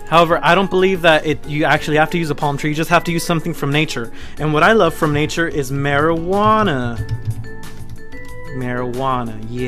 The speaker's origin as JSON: {"language": "English", "country": "United States", "said": "Because as we all know, I am American, and I eat all my feelings away."}